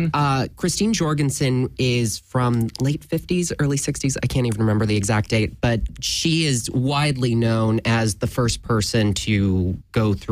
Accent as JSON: {"language": "English", "country": "Venezuela", "tie": "born or raised there", "said": "And actually, I grew up in South America, in Venezuela."}